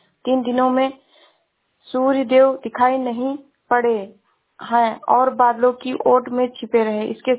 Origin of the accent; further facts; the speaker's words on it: Uttar Pradesh, India; मैं जिला श्रावस्ती से हूँ।